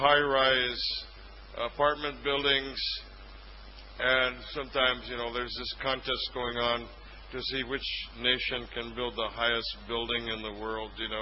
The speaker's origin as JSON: {"language": "English", "region": "California", "country": "United States", "said": "like I come from California, you know, California, USA."}